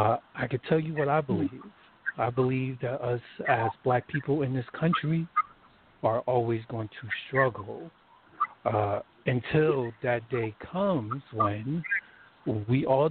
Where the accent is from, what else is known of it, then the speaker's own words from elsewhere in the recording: New Jersey, United States; So, I was born and raised in New Jersey.